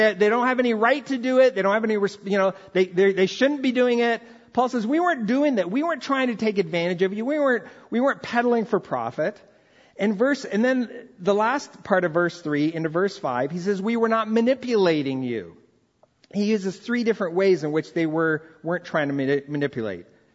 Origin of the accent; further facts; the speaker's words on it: Brazil; English is a second language; when I grew up in Brazil, we saw this all the time.